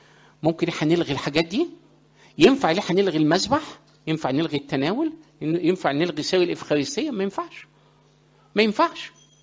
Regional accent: Egypt; احنا مش عرب احنا مصريين، ولكن بحكم اللي احنا عايشين في الوسط العربي وعايشين فالثقافة العربية

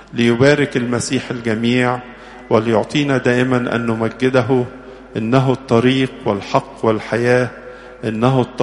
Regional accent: Egypt

